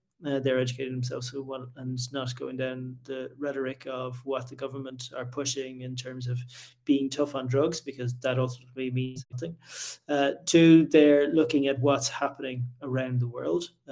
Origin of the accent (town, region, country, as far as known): Ireland; now in United States